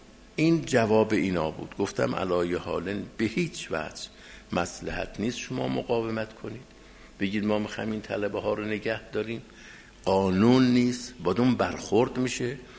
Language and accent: Persian; Iran; ما اهل ایرانیم، ما چه هستیم؟